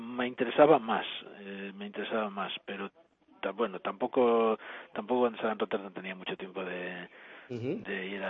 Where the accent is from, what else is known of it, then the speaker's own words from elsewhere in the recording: Madrid, Community of Madrid, Spain; Sí, yo nací en Madrid y crecí en Madrid y estudié en Madrid hasta que acabé la carrera e incluso uh-huh. después, y prácticamente no salí de Madrid a los 25 años.